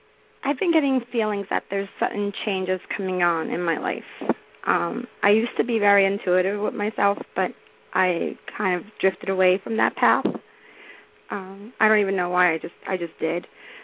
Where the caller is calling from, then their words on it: New Jersey, United States; I'm from New Jersey.